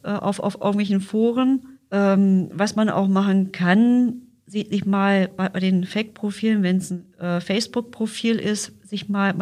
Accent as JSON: {"language": "German", "country": "Germany", "said": "ich komme aus Deutschland und ich möchte gerne auf Deutsch die Unterhaltung haben."}